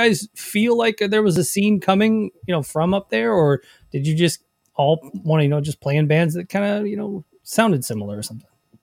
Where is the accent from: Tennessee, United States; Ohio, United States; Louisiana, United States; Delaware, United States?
Tennessee, United States; Nashville; But, you know, I grew up in Nashville and grew up listening to … all that stuff.